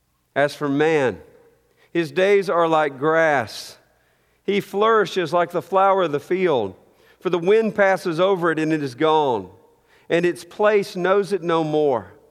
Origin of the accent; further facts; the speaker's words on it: Montgomery, Alabama, United States; And so right there in my hometown in Montgomery, Alabama, we had the Montgomery Rebels